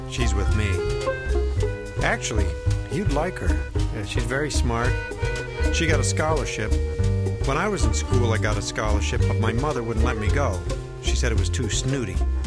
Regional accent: Newport, Kentucky, United States; born there; I was born in Kentucky, right alongside of Cincinnati, Ohio, in Newport, Kentucky. It was a gambling town, always had lots of money.

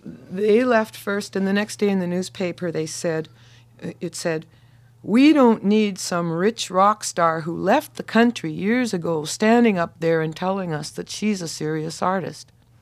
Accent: Saskatoon, Saskatchewan, Canada; moved away as an adult; And it was to be held in my hometown of Saskatoon on the 23rd of May.

